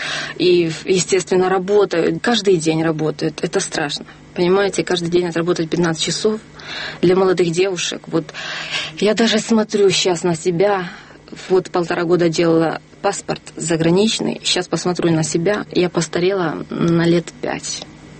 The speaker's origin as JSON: {"language": "Russian", "country": "Ukraine", "said": "И вот смотрите, вот я с Украины"}